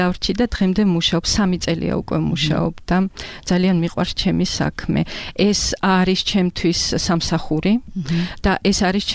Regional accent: Georgia; დიახ, მე ჩემს კუთხეზე გეტყვით ცხინვალის რეგიონზე.

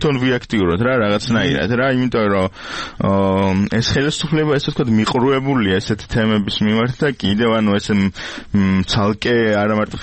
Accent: Tbilisi, Georgia; ჩვენ თბილისელები ვართ

